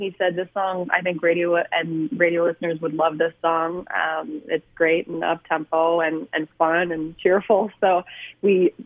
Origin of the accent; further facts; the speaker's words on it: Prince Edward Island, Canada; I am originally from Prince Edward Island, actually, so quite a ways from you, but I'm based out in Ontario now.